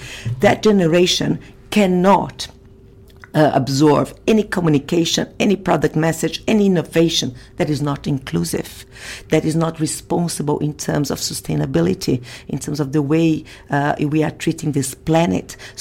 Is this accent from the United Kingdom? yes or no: no; Brazil; I'm from Brazil